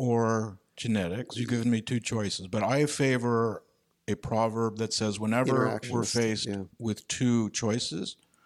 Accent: New York, United States; born there; I mean, I was born in 1950 in New York and so on.

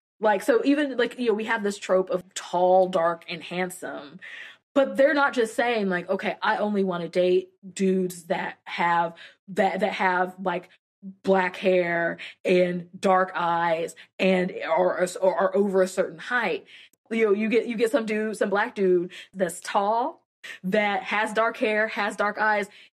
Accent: United States; because, you know, again, me being an American, it's such a different context.

